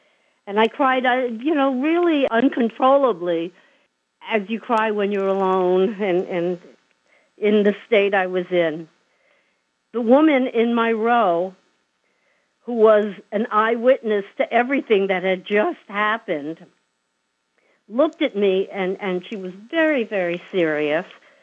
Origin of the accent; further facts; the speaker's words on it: New York City, New York, United States; born there; also born or lived in Long Island; I was a New Yorker. I was born in New York City. I lived on Long Island for 32 years of my marriage, and here I was going to a new state, a new place, all alone.